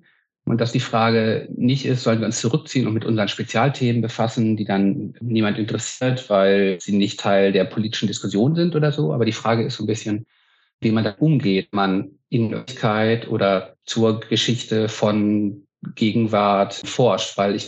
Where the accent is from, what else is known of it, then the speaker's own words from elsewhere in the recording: North Rhine-Westphalia, Germany; Ich bin in einem Dorf am Niederrhein groß geworden